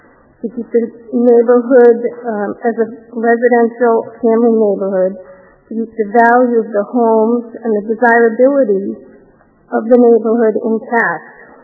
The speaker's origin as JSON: {"language": "English", "town": "Newton", "region": "Massachusetts", "country": "United States", "tie": "born or raised there", "said": "I grew up on Hovey Street. My father bought his first home at 4 Hovey Street in Newton, and my brothers and sisters grew up there."}